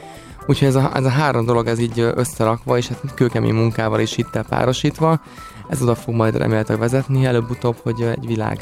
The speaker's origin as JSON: {"language": "Hungarian", "country": "Germany", "tie": "born or raised there", "said": "szokták rám mondani, hogy kozmopolita vagyok, mert Németországban nőttem fel, Franciaországban diplomáztam"}